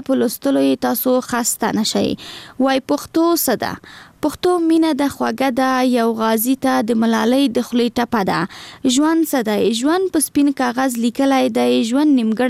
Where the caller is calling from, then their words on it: Jaghatu, Maidan Wardak, Afghanistan; د وردګ ولایت له جغتو څخه درته ایمیل کوم